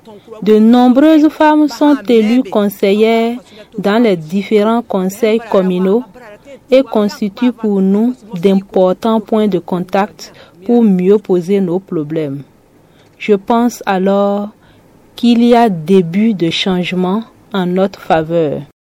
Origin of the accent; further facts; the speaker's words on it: Kandi, Alibori, Benin; Je viens de Kandi.